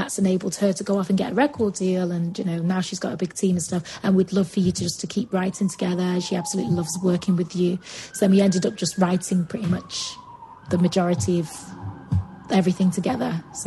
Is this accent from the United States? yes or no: no; United Kingdom; But then UK is obviously being my hometown and stuff.